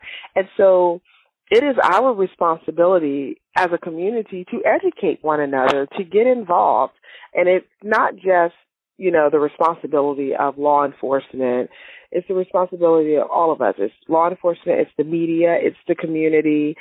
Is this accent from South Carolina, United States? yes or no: yes; Spartanburg, South Carolina, United States; my hometown of Spartanburg, South Carolina.